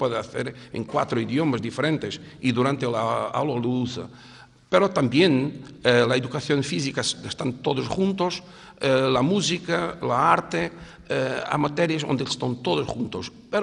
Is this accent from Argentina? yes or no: no; Portugal; Si yo tengo el mío Día Nacional, el portugués, pero para mí este es tan importante como el Día Nacional